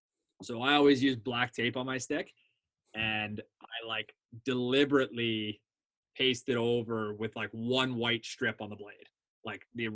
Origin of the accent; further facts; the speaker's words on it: Windsor, Ontario, Canada; just because I'm from Windsor and I worked out here